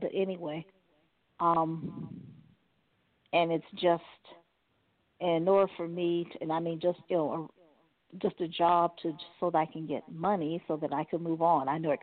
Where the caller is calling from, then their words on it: Cleveland, Ohio, United States; calling from Cleveland, Ohio.